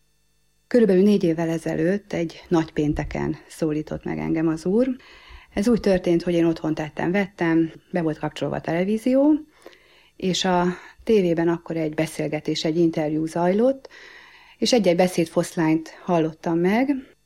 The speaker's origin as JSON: {"language": "Hungarian", "region": "Budapest", "country": "Hungary", "tie": "born there", "said": "Budapesten születtem, nem különösebben hívő családban, testvérem nincsen"}